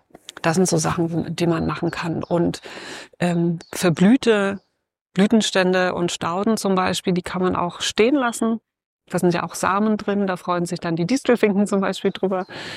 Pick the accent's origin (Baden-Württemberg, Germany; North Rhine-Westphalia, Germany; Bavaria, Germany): North Rhine-Westphalia, Germany; Düsseldorf; ich bin ja in Düsseldorf aufgewachsen, ganz in der Nähe vom Nordfriedhof. Und das ist ein ganz großer alter Friedhof.